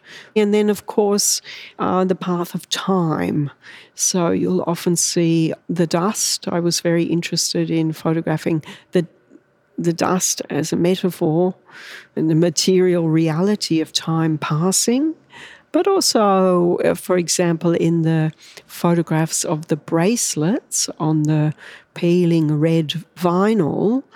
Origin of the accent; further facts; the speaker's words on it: Newcastle, New South Wales, Australia; the kind of environment that I grew up with in Newcastle in the 1970s and early 80s, where BHP was kind of at its peak.